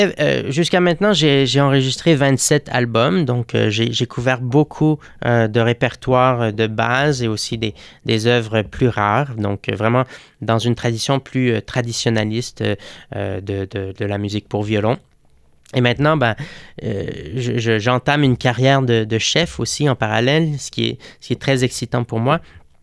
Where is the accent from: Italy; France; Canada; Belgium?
Canada; Quebec; J'ai habité là-bas 15 ans, je parle très, très bien espagnol. Et puis, je suis beaucoup plus macho que lorsque je suis chez moi au Québec.